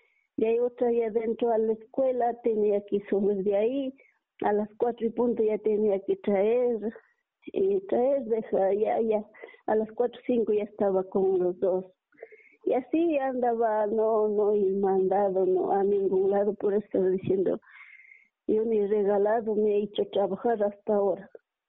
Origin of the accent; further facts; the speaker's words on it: Riobamba, Chimborazo, Ecuador; Yo soy de Riobamba, yo tengo 45 años.